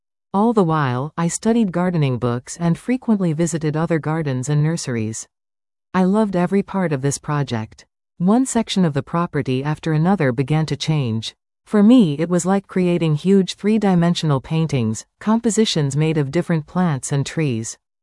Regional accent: Berkeley, California, United States; moved away as an adult; now in Canada; I grew up and studied in Berkeley, California, then in 1965 married and moved to a mountain sheep farm in northern British Columbia.

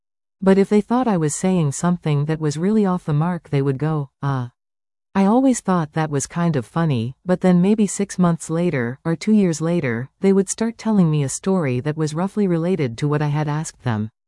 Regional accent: Indianapolis, Indiana, United States; I was heading back to my hometown of Indianapolis.

